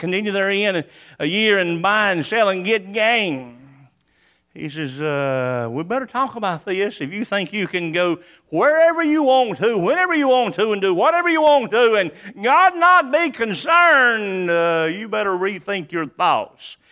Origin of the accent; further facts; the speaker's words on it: New Bern, North Carolina, United States; born there; I was born in New Bern. Pine thickets everywhere. There was woods behind our house.